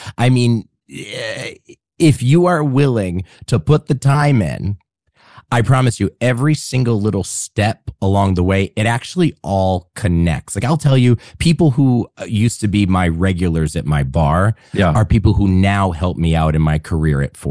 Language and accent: English; Rhode Island, United States; now in New York, United States; I've actually lived in New York longer than where I was raised. I was raised in Rhode Island.